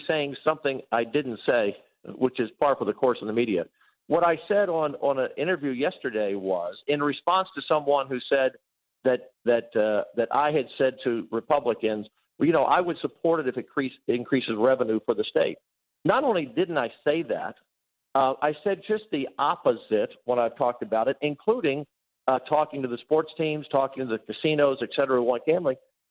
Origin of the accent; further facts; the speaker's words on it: Baltimore, Maryland, United States; I grew up in Baltimore from a blue-collar family.